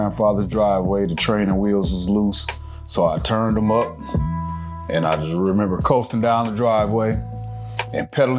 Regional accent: Michigan, United States; I'm from Michigan.

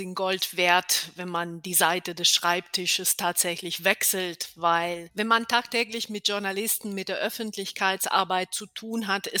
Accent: Italy; first language Italian; German is a second language; Ich komme ja selber aus Italien, daher hatte auch so diese sprachliche Ebene, die für mich besonders wichtig war

